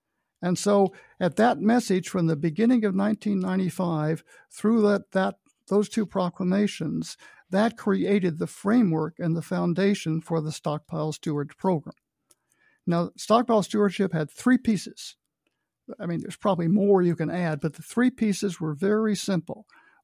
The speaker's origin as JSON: {"language": "English", "region": "Kentucky", "country": "United States", "tie": "born there", "said": "and I was born in Kentucky, which was probably counted as the United States at the time."}